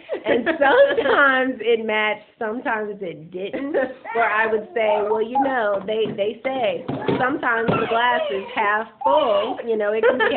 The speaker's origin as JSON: {"language": "English", "town": "Garner", "region": "North Carolina", "country": "United States", "tie": "born or raised there", "also_born_or_lived": "Long Island, New York", "said": "Well, I grew up in two different places. So a portion of the time was in Long Island, New York, and then a portion, I guess as I got older, was in Garner, North Carolina."}